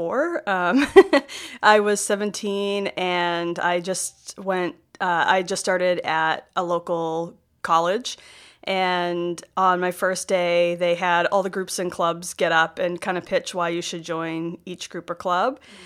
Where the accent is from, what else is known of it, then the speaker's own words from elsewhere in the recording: Salem, Massachusetts, United States; I grew up in the Witch City.